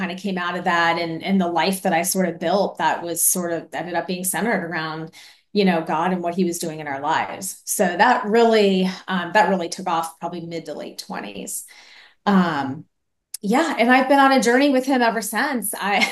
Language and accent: English; Chicago, Illinois, United States; born there; I was born in Chicago, and I at 3 weeks old was adopted by an amazing family who I'm still very close to this very day.